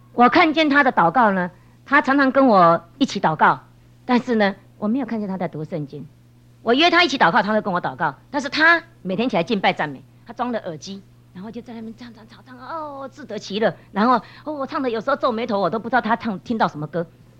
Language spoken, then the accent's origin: Chinese; Taiwan; 那我们台湾话就叫做什么呢？我很盼望我讲的一些闽南话你们都听得懂。有时候国语啊，不知道怎么讲，讲到闽南话好像比较有乡土味道。